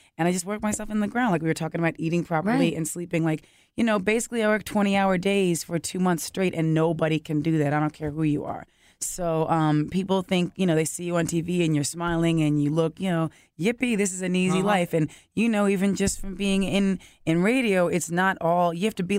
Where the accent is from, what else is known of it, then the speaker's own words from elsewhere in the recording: New York, United States; being born and raised in New York, that was like, of course, for the world, it was a tragic day.